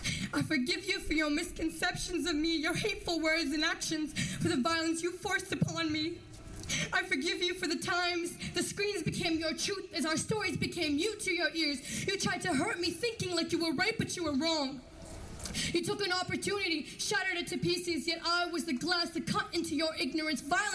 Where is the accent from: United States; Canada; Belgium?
Canada; born and raised in Canada. My parents are from Iraq. Muslim. I'm 18 years old.